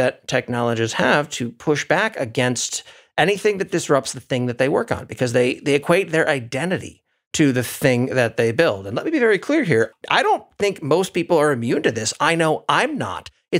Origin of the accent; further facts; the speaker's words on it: New England, United States; growing up in New England, I remember those days too.